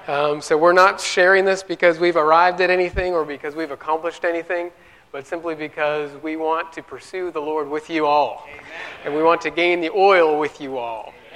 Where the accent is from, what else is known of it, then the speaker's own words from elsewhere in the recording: Irving, Texas, United States; I grew up in the church life. I grew up in Irving, Texas. Went to school in Austin